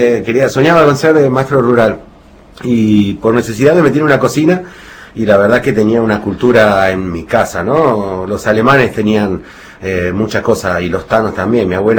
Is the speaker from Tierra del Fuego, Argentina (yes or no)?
no; Buenos Aires, Argentina; now in Bariloche, Argentina; yo soy porteño, ¿no? Pero cuando empezás a vivir en el interior, le cuesta al porteño, estar de igual a igual, ¿no? Nosotros somos del interior